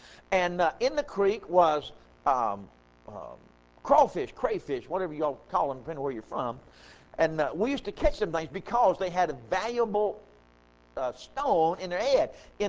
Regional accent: the South, United States; I was raised in the South. We were what's commonly referred to as po-white trash.

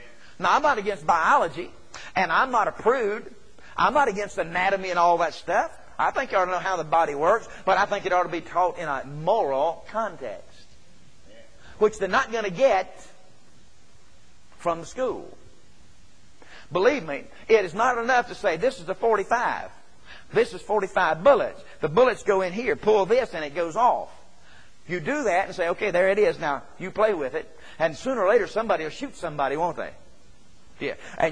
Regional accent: United States; It's a free country. They do whatever they want to. I believe that. I'm an American.

